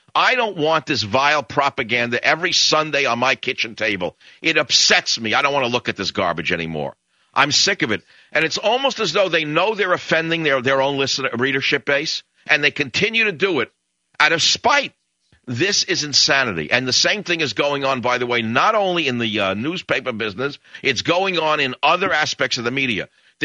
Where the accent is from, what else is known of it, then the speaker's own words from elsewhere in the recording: San Francisco, California, United States; My hometown, San Francisco, The Chronicle, a once very good newspaper.